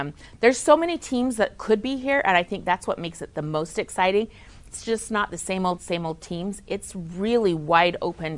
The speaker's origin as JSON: {"language": "English", "town": "Bountiful", "region": "Utah", "country": "United States", "tie": "born or raised there", "said": "he grew up in Bountiful, Utah, which is my hometown."}